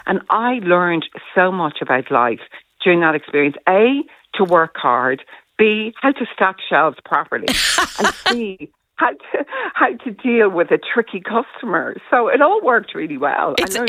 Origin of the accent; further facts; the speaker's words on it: Dublin, Leinster, Ireland; I grew up in South County Dublin in Coroner's Court that people always assume you live in a mansion or something.